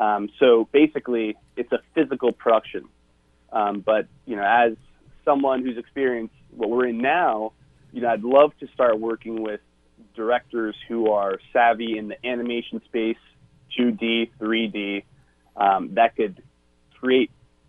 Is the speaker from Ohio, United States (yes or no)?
no; Norwalk, Connecticut, United States; Even in my hometown of Norwalk, Connecticut, there's a distillery who's making Purell or hand sanitizer.